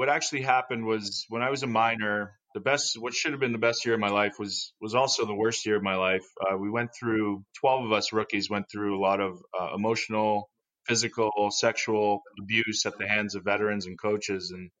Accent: King City, Ontario, Canada; I grew up in King City, Ontario, Canada.

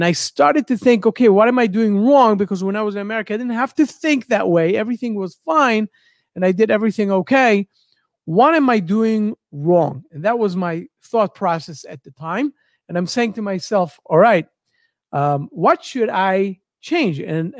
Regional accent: New York, United States; moved away as an adult; now in Israel; We came from New York to Israel. That's where I live. I work mostly in New York, but I live in Israel.

